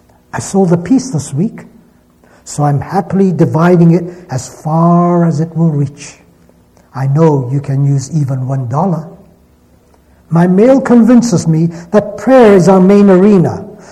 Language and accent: English; Shanghai, China; a Chinese boy growing up in Shanghai had a chance to hear the good news. And he's standing here tonight.